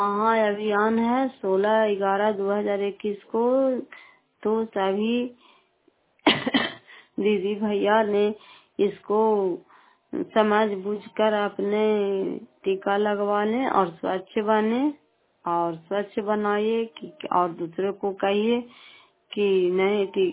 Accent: Nalanda, Bihar, India; घर फतेहपुर, पंचायत मकरौता, प्रखंड करापसराय, जिला नालंदा की निवासी हूँ।

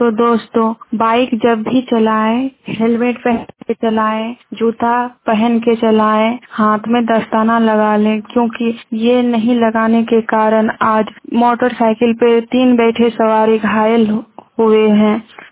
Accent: Chitauria, Bihar, India; मैं चितोरिया पंचायत से हूँ, जिला कटिहार।

